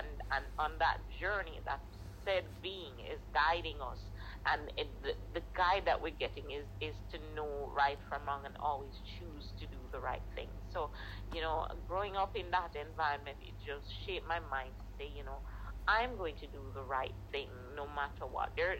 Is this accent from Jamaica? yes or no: yes; Jamaica; just being a kid growing up in Jamaica